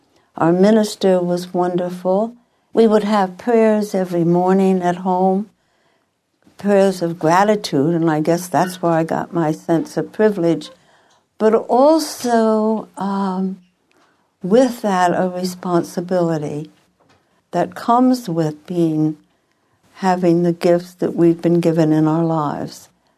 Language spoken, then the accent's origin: English; Pennsylvania, United States; This was in the Pennsylvania Dutch area, the eastern part of Pennsylvania, near Reading, Kutztown, Pottsville.